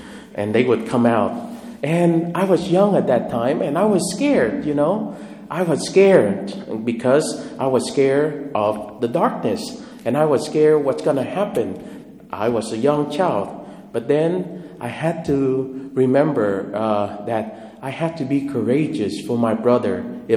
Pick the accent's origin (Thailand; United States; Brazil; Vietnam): Vietnam; moved away; When I grew up in Vietnam, there were times that my parents were working day and night that I had to learn from the young age to take care of my little young brother.